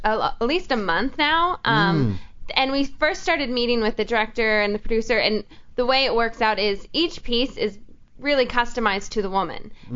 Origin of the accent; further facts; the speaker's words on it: Oregon, United States; I'm from Oregon originally, so my dad and mom are coming to town next week.